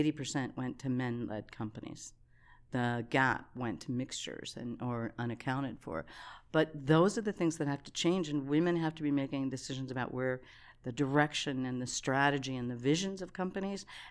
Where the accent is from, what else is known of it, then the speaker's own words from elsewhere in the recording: Pittsburgh, Pennsylvania, United States; Well, I came from Pittsburgh. And early on, everything in Pittsburgh was steel.